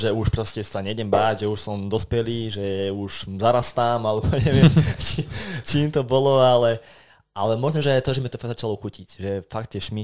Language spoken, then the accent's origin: Slovak; Zvolen, Banská Bystrica Region, Slovakia; Áno, som Zvolenčan, vlastne bývam v meste.